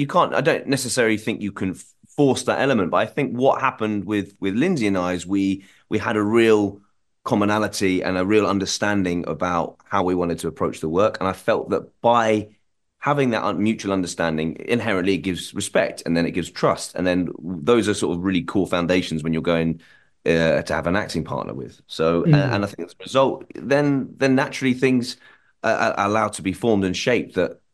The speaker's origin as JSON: {"language": "English", "country": "United Kingdom", "said": "But you know, look, as a British actor, the one thing that you aspire to probably is"}